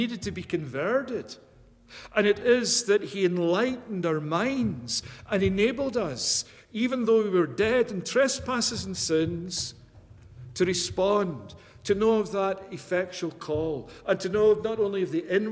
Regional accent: Scotland, United Kingdom; moved away as an adult; now in Canada; It's my home country. I was there till I was 38 years of age before I came to Canada.

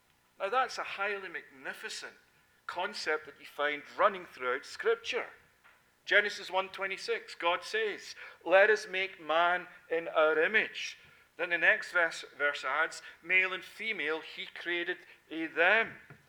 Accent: Scotland, United Kingdom; No, I'm from Scotland.

